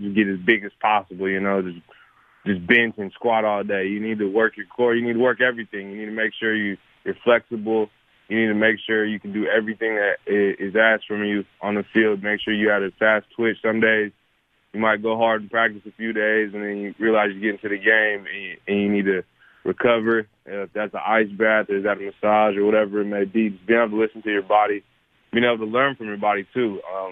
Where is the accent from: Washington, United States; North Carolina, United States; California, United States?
Washington, United States; like I said, I'm from Washington